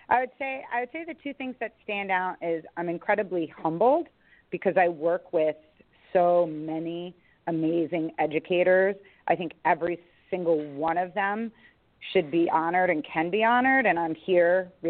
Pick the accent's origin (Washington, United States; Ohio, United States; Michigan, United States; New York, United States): New York, United States; And originally I was raised in New York State, just Westchester County.